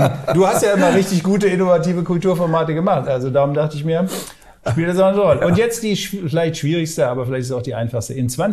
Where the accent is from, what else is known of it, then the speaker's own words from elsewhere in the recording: Hanover, Lower Saxony, Germany; Und ich bin ja selber hier in Hannover groß geworden.